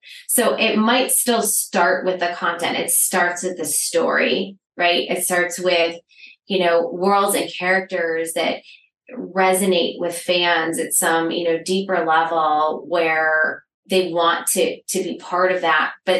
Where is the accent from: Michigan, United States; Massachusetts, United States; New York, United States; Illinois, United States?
Michigan, United States; But you do say, hi … I'm from Michigan.